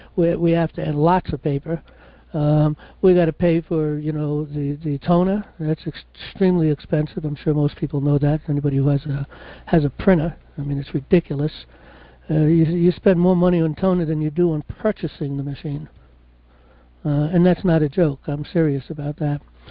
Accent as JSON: {"language": "English", "region": "New York", "country": "United States", "tie": "born or raised there", "said": "I mean, I was born and raised in New York."}